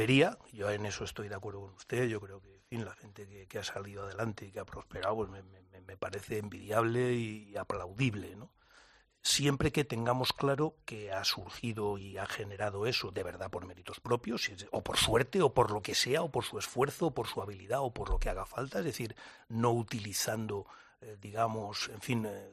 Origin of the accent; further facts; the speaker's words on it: Spain; de las que yo al menos me siento orgulloso como español.